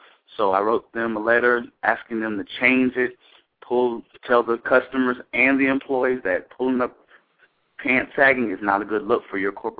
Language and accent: English; Tampa, Florida, United States; now in Miami, United States; I'm from Tampa Bay, Florida, and I currently reside at Miami Job Corps Center getting my technical degree in computer tech.